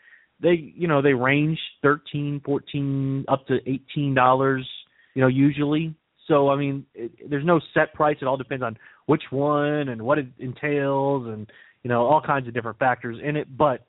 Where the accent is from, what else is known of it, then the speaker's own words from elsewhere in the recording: Orlando, Florida, United States; I'm a big Park Series fan because I grew up in Orlando going to the theme parks